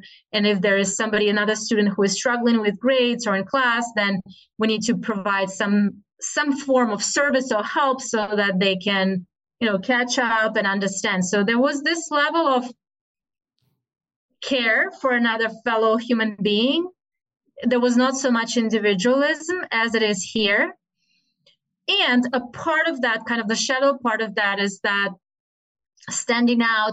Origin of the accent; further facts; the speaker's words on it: Russia; And so when I was growing up in Russia, it was not necessarily something unusual